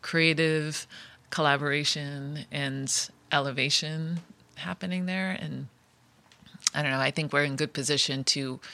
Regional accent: Rhode Island, United States; I'm from Rhode Island. I'm first generation. My parents are from Italy

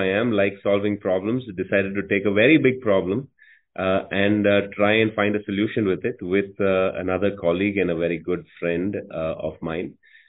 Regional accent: Bangalore, Karnataka, India; moved away as an adult; now in United States; I am a doctor, born and brought up in India, grew up in Bangalore, did my early education and then did my medical education, my MBBS in Bangalore, following which I moved to the United States

